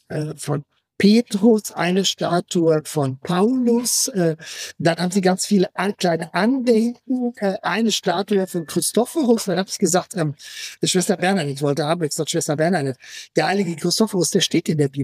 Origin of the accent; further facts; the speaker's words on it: Trentino-Alto Adige, Italy; Sagt ich, bin aus Südtirol.